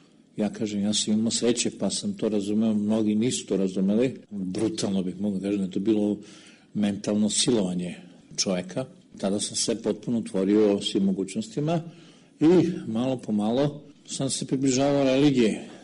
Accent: Belgrade, Serbia; Rođen sam u Beogradu

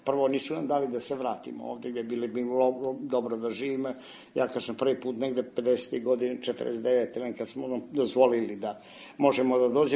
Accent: Cetinje, Montenegro; Ja ga se i sećam iz tih godina, mogla bi 48. 49. Mi sa Cetinja smo mogli, koristujući neke ostatke od nekih prevoza kamionima, da se prebacimo do Budve

